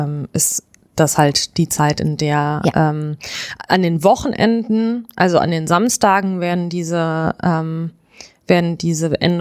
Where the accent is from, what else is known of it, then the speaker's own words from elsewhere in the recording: Düsseldorf, North Rhine-Westphalia, Germany; als Düsseldorferin erschließt es sich mir wirklich nicht.